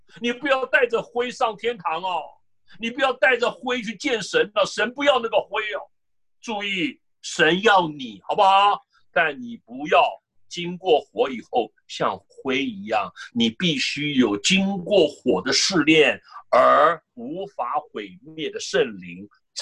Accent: China; 好像我们中国人写困难的困啊

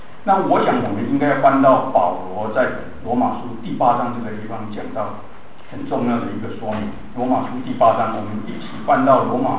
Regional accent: Taiwan; 我们在台湾长大的男孩子有一个缺点

